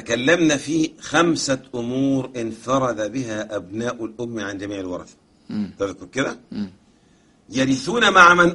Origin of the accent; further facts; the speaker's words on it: Egypt; العوام عندنا في مصر كلام جميل